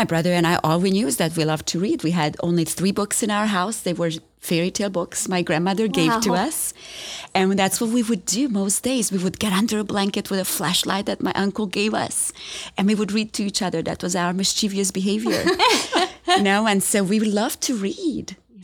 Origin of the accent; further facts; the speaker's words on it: Romania; English is a second language; I grew up in Romania, so nobody should be surprised by this accent that they hear, right? But growing up in Romania, we grew up under communism.